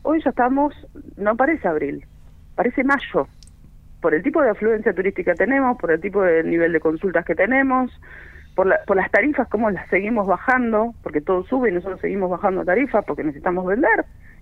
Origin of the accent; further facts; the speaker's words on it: El Bolsón, Río Negro, Argentina; nosotros somos argentinos en el Bolsón